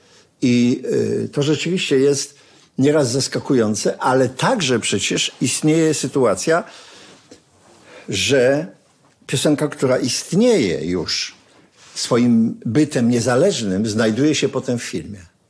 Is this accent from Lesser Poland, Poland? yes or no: no; Sosnowiec, Silesian Voivodeship, Poland; Łączy nas to, że jesteśmy chłopcami z Sosnowca.